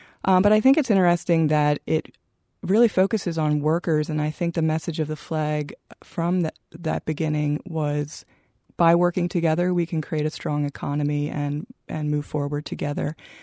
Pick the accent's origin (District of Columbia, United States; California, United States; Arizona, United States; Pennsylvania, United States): Pennsylvania, United States; Well, I grew up in Pennsylvania.